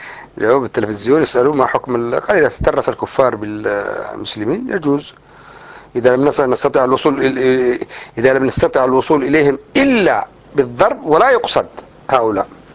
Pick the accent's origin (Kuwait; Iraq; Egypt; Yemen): Yemen; هذه عملت مشاكل عندنا في اليمن لما حدثت الحرب بين الشمال والجنوب